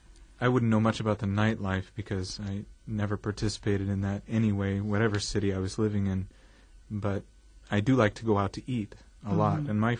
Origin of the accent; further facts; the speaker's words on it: Kansas, United States; moved away as an adult; also born or lived in Milan, Italy; now in Madrid, Spain; Well, I come from Kansas, which is directly in the middle of the United States, and I came to Madrid from Milan, Italy, where I was teaching at the American school there.